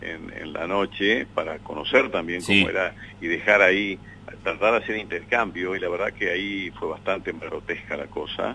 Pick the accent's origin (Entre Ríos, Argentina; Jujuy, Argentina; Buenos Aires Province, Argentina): Entre Ríos, Argentina; Concepción del Uruguay; un tipo como yo, de Concepción del Uruguay, que puedo contarla a mi pueblo